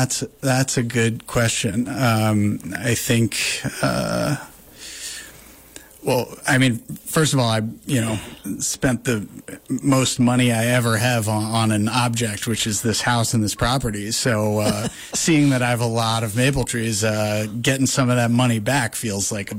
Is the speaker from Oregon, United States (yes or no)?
no; New York, United States; also born or lived in Brooklyn; I grew up in Westchester County. I went to high school and college in New York City. So I basically was living in Brooklyn for the last 20 years or so.